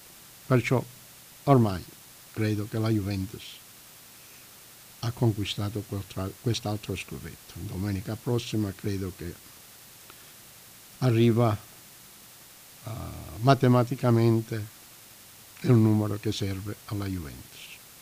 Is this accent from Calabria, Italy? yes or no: yes; Calabria, Italy; Noi naturalmente non siamo contro nessuna squadra, ma come calabresi dobbiamo tifare fino all'ultimo momento